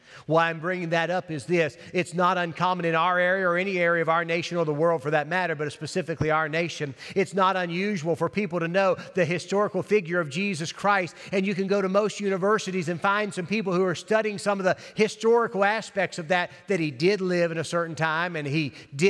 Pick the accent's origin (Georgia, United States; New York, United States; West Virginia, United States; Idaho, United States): West Virginia, United States; You know, I'm from West Virginia.